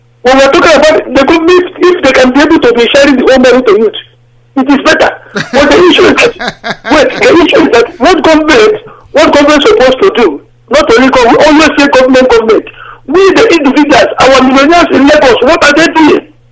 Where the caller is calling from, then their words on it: Valencia, Valencian Community, Spain; I'm calling from Valencia, Spain.